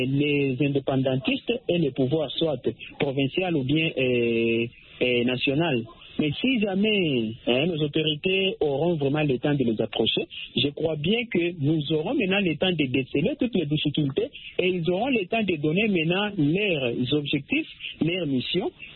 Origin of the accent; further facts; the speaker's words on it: Katanga, DR Congo; Oui, nous avons un mouvement indépendantiste chez nous au Katanga.